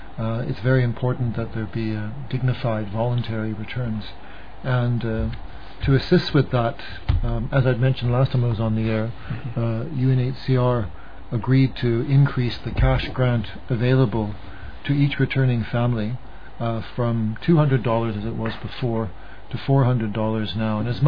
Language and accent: English; Canada; it's also countries like my home country, Canada